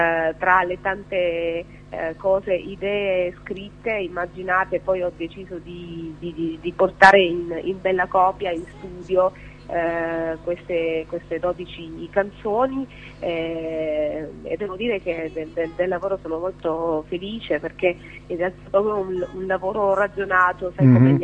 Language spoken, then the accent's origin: Italian; Apulia, Italy; mi piace immaginarmi così semplice come sono le mie origini. Vengo dalla Puglia.